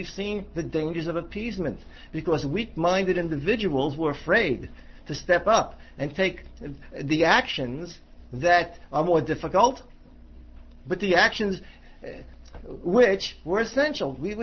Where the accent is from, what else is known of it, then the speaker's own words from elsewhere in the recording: United States; we are obligated, in my opinion, as American citizens, to support the country.